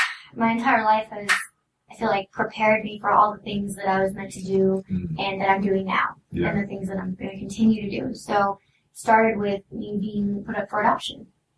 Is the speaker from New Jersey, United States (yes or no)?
no; Salem, Illinois, United States; born there; I was born in Illinois, Salem, Illinois.